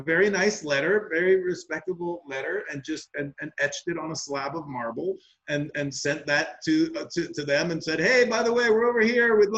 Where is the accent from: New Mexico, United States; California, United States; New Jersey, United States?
California, United States; So I grew up in Silicon Valley and was up there for 20 years before coming down here with a brief stint in Colorado. And, you're raised in Northern California to hate it down here.